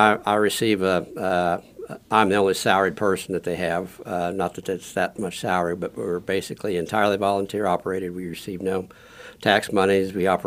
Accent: Herington, Kansas, United States; No, actually, I'm from Harrington originally, and we live down by Rock Springs Ranch now

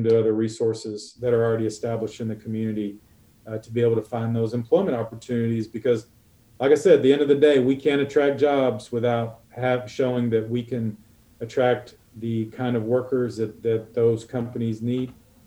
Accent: Great Plains, United States; I grew up on the Great Plains, but yeah, it's unexpected, and the beauty of the Flint Hills is something to behold

